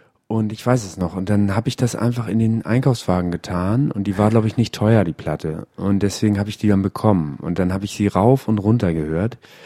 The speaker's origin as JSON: {"language": "German", "region": "Hamburg", "country": "Germany", "tie": "born or raised there", "said": "Es ist ja meine Heimat, Hamburg. Das heißt, ich habe auch ein großes Herz für Hamburg."}